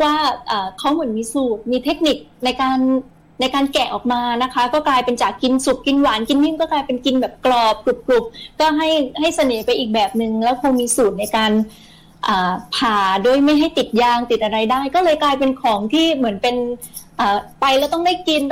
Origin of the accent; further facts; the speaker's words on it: Nakhon Si Thammarat, Thailand; พอเราเป็นสาวใต้เมืองนครอะไรที่เป็นความภาคภูมิใจของเราเราก็นำมาใช้ในชีวิตประจำวัน